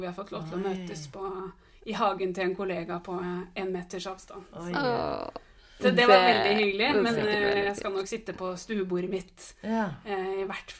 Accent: Nittedal, Akershus, Norway; Møbelloven, som det heter I Nittedal, der jeg kommer fra.

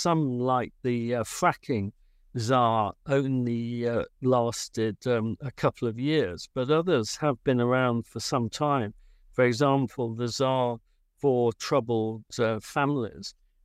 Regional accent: Grimsby, Yorkshire and the Humber, United Kingdom; So you mentioned Grimsby because that's my hometown. I've still got a house there.

